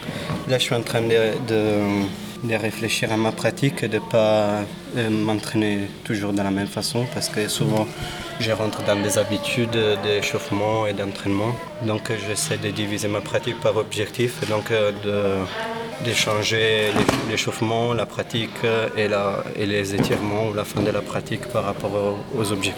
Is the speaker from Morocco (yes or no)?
no; Italy; French is a second language; je suis italien, je fais de la corde lisse.